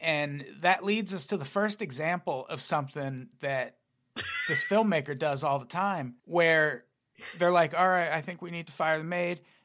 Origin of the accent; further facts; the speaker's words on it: United States; am an ignorant American.